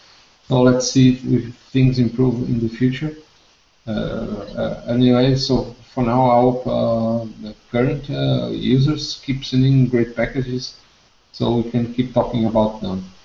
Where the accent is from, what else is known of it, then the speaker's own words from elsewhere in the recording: Portugal; English is a second language; I'll be spending Christmas in my home country, Portugal.